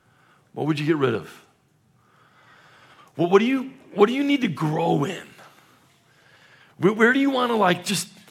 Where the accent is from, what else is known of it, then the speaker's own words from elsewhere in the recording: Chicago, Illinois, United States; And I'm from Chicago.